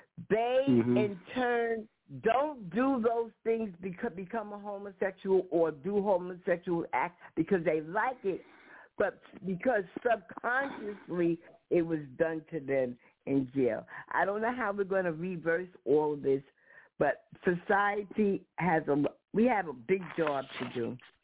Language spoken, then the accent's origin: English; New York, United States; now in North Providence, United States; Well, I live in North Providence, but I'm from New York.